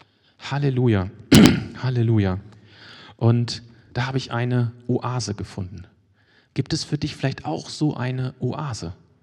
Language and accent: German; Wolfenbüttel, Lower Saxony, Germany; so in Wolfenbüttel, wo ich aufgewachsen bin, da gibt es noch Freunde meiner Eltern